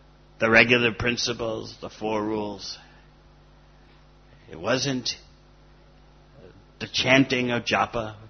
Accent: New York City, New York, United States; I'm from New York City, and New York City is neither east or west.

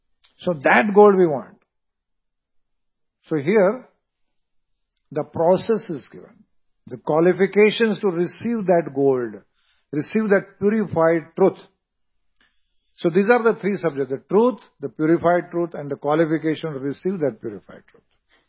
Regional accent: Rishikesh, Uttarakhand, India; So, worshipping Ganga, we're from Rishikesh, so... Haridwar, Rishikesh, beautiful Ganga that takes place every evening.

